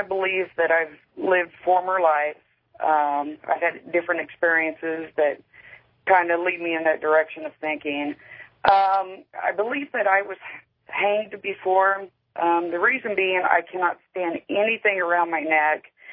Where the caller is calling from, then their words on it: Oklahoma, United States; I'm calling from Oklahoma.